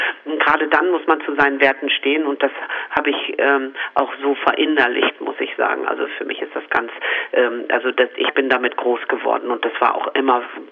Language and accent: German; Bramsche, Lower Saxony, Germany; ich komme ja aus Bramsche im Landkreis Osnabrück